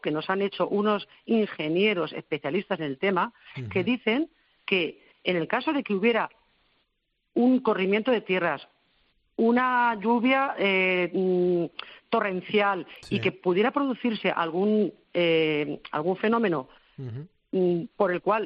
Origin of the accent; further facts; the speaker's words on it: Quintana del Rey, Castilla-La Mancha, Spain; Mi pueblo, Quintana del Rey, es una zona vulnerable por el tema de los nitratos